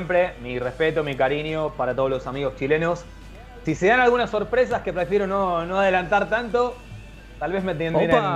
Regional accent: Argentina; como argentino yo era muy pequeño, pero me acuerdo de ello

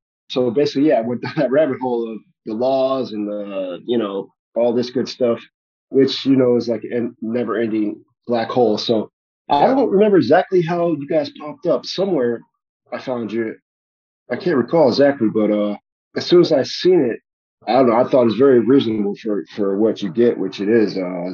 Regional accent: Florida, United States; But like I said, I'm from South Florida originally. And a lot of my, I mean, if you don't know, down there is like sober living home capital of the world.

